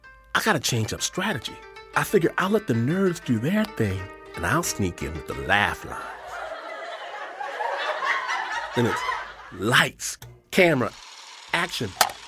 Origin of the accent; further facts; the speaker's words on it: Detroit, Michigan, United States; And I'm like, I'm from Detroit.